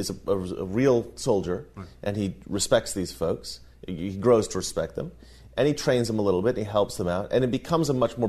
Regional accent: Oregon, United States; You know, we grew up in Oregon. We grew up riding dirt bikes and horses.

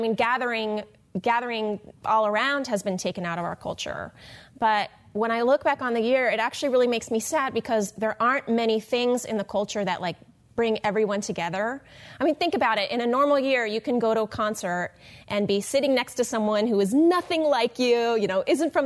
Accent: Falls Church, Virginia, United States; moved away as an adult; The short version is I grew up in Falls Church, Virginia, and I grew up singing in church as a young child. And eventually I grew up and moved to New York, and I did musical theater for a long time

